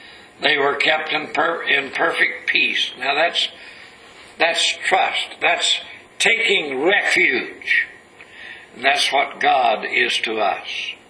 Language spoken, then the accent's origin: English; Texas, United States; I can remember growing up in East Texas on the farm.